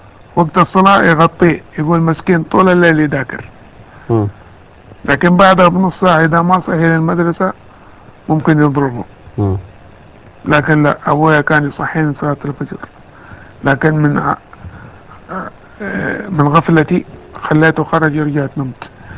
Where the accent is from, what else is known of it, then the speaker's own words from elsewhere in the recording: Jeddah, Makkah Province, Saudi Arabia; كنت منتقل من المرحلة المتوسط عندنا في جدة السعودية إلى المرحلة الثانوية أولى ثانوي.